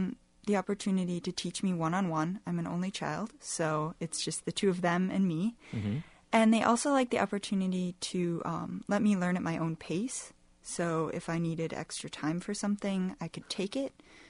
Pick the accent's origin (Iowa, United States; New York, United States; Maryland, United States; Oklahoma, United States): Iowa, United States; Ames; Yes, I grew up in Ames.